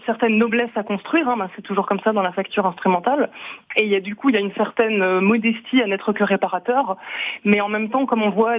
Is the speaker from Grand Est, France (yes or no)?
yes; Grand Est, France; moi je viens d'Alsace